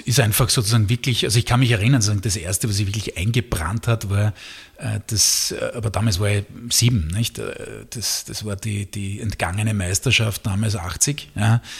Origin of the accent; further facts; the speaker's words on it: Styria, Austria; Also ich bin aufgewachsen in der Nähe von Judenburg, so Richtung Eppenstein rein, also Richtung Kärntner Grenze eigentlich schon.